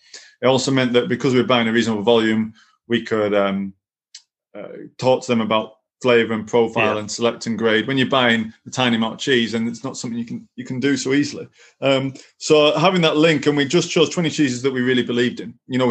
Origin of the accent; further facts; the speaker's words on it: Appleby, United Kingdom; the butcher I had when I was growing up in Appleby also had the farm, and he even had the abattoir.